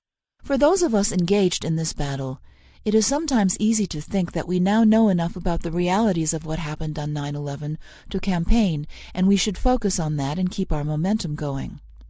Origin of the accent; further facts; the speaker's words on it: Skipton, Yorkshire and the Humber, United Kingdom; born there; I am now 42, and I was born in Skipton, North Yorkshire, UK. In, essentially, a working-class family, and I am the youngest of 9 children.